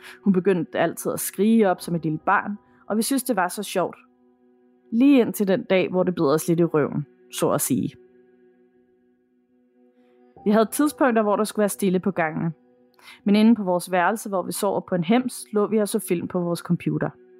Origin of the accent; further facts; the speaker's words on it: Central Denmark Region, Denmark; jeg voksede op i en lille landsby i Midtjylland. Det er en af de byer, hvor alle kender de fleste.